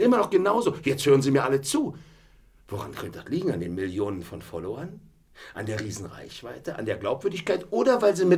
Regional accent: Berlin, Germany; Ich komme aus Berlin, das ist ein Berliner Projekt, ein Berliner Verein, eine Berliner bundesweite Kampagne.

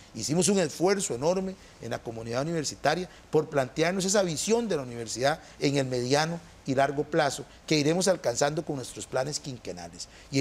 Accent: Costa Rica; El día que nosotros perdamos ese carácter como sociedad costarricense

